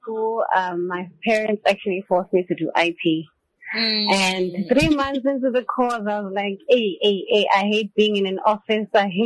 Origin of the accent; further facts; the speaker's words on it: Umlazi, KwaZulu-Natal, South Africa; Okay, so basically, I'm just a 28-year-old girl who's from Mlazi. I studied in Mangosuthu, did my advanced diploma.